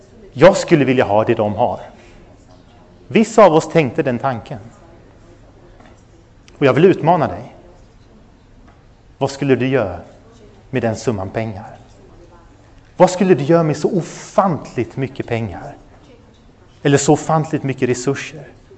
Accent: Sweden; Idag är jag 34 år gammal. Och när vi växte upp, jag växte upp i Sverige, kanonland.

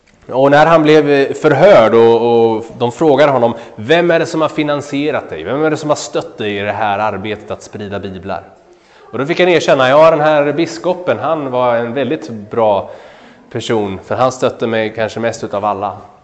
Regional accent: Örebro, Örebro County, Sweden; Här är en staty från Örebro där jag kommer ifrån.

